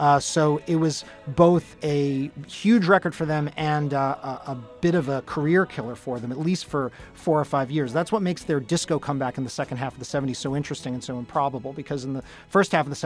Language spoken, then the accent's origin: English; Bensonhurst, New York, United States; I grew up in Bensonhurst